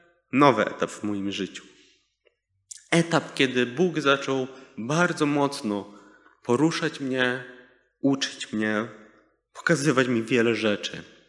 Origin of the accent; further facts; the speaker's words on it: Warsaw, Masovian Voivodeship, Poland; Choć przyjechaliśmy z Lwówka Śląskiego, to oryginalnie urodziłem się i wychowałem w Warszawie.